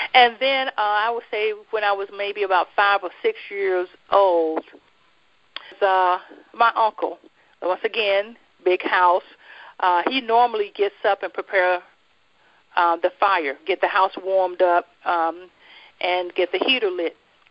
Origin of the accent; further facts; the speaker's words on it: Jacksonville, North Carolina, United States; Well, okay, I'm from Jacksonville, North Carolina. I was born there and raised there.